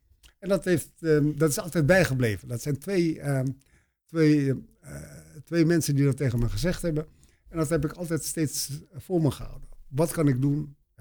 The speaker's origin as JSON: {"language": "Dutch", "country": "Netherlands", "said": "ik ben kapellenaar, ik ben een Nederlander van Molukse afkomst."}